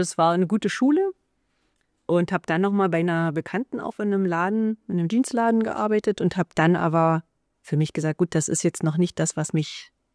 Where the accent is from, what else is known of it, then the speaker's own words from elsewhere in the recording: Spremberg, Brandenburg, Germany; now in Forst, Germany; ich stamme aus Spremberg und habe des Mannes wegen dann bin ich nach Forst gezogen